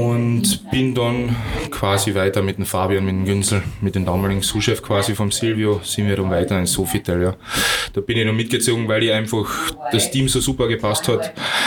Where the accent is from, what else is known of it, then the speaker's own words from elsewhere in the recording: Carinthia, Austria; also born or lived in Dresden; now in Vienna, Austria; Nein, ich bin ein Gurktaler, genau so ist es. Ja. Bin aufgewachsen am Zammelsberg, geboren und gefeit.